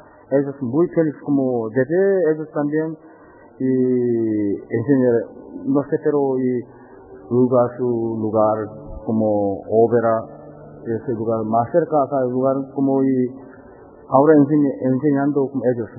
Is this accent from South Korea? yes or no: yes; South Korea; Spanish is a second language; Como yo soy Corea del Sur, como yo estudié Lusto, Austria, Estados Unidos, Corea del Sur, de dirección de orquesta.